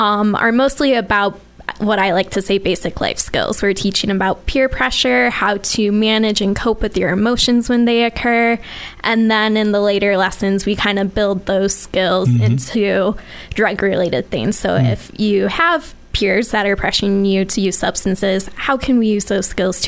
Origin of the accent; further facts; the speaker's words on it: Michigan, United States; moved away as an adult; And I'm originally from Michigan and made the move here 3 years ago now.